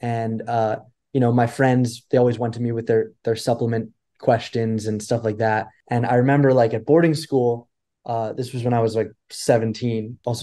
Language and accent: English; New York City, New York, United States; born and raised in New York City, and I just moved back after 7 years of being elsewhere.